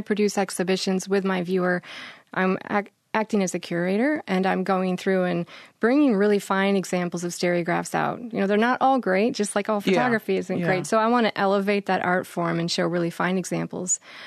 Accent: Michigan, United States; also born or lived in Florida; I was born in Florida, only lived there for a year, but I was raised in West Michigan. And I left Kalamazoo in 2002

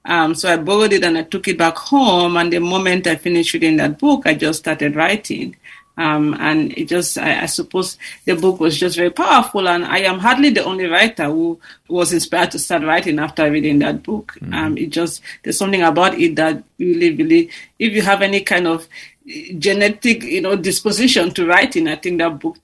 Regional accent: Cameroon; English is a second language; now in United States; I am from Cameroon and I didn't grow up around public libraries. So every time I moved in America, I made sure that I had a library card.

